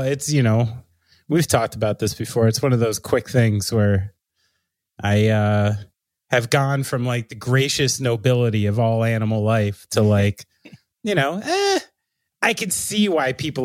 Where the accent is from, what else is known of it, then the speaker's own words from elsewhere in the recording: Somerville, Massachusetts, United States; Like, oh, I'm from Somerville. I'm from this town. This means something.